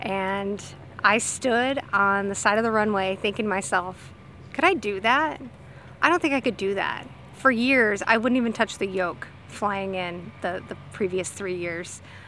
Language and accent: English; Conroe, Texas, United States; We are from Conroe, Texas.